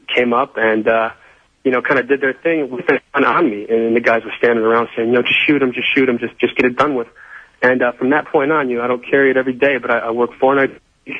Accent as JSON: {"language": "English", "town": "Detroit", "region": "Michigan", "country": "United States", "lives_now": "Los Angeles, United States", "said": "I'm from Detroit, man. It's way different there, I got to tell you."}